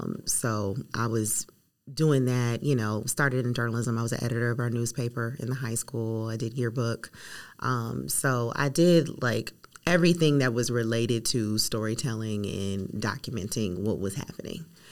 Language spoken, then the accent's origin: English; Mount Clemens, Michigan, United States; also born or lived in Cleveland, Ohio; now in Atlanta, United States; I was born in Cleveland, Ohio, but moved to Michigan when I was about 7 years old, and I graduated from Mount Clemens High School in 1998.